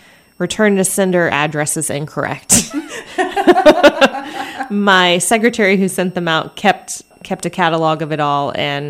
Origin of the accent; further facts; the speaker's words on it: West Virginia, United States; And I'm not from Holmes County. I'm from Wood County in West Virginia.